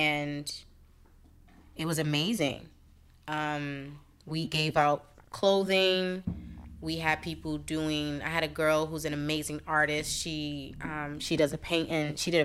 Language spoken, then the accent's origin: English; Harlem, New York, United States; now in Bronx, United States; Like I'm from Harlem, but I reside in the Bronx, right? Shout out to the Bronx, shout out to Harlem.